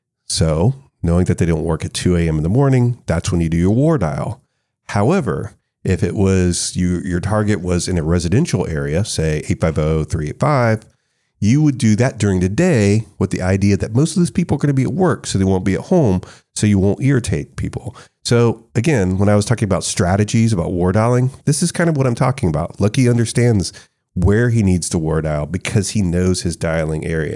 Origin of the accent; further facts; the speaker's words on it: Tallahassee, Florida, United States; So for instance, I grew up in Tallahassee, Florida.